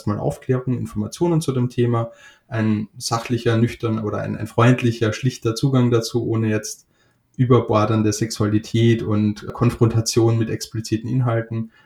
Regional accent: Austria; now in Hamburg, Germany; Seit circa 5 Jahren wohne ich in Hamburg. Ursprünglich komme ich aus Österreich.

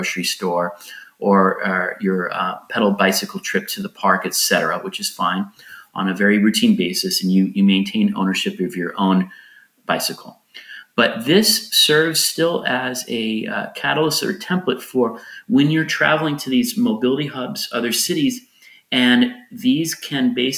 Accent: United States; now in Portugal; Well, I live in Portugal now. Even though I'm an American, I still have to say Portugal.

